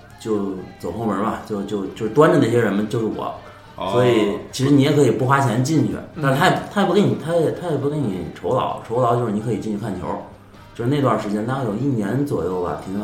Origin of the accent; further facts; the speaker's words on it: Tianjin, China; 因为我是天津人嘛